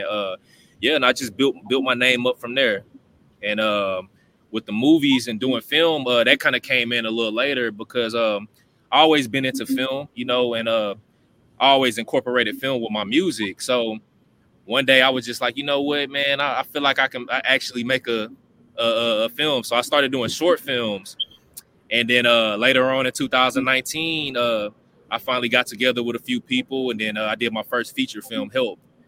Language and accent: English; La Marque, Texas, United States; So, yeah, I'm from Lamarck. That's like 10 minutes from Galveston, about 30 minutes from Houston.